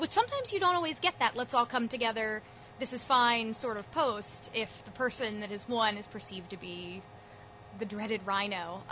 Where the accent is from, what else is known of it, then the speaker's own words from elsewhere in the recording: Florida, United States; I'm from Florida originally.